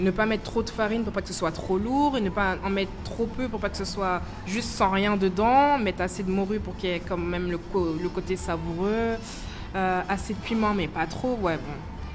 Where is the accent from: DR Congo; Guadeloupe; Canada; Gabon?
Guadeloupe; also born or lived in Paris; now in Australia; on vient principalement de France, parce que du coup, on n'est pas venu directement de la Guadeloupe à l'Australie, mais de Paris à l'Australie.